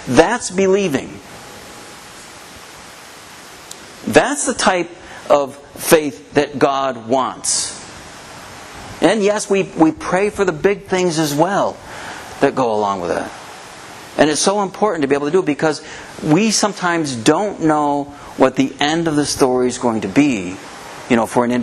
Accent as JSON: {"language": "English", "country": "United States", "said": "as an American, we say, oh yeah, I believe"}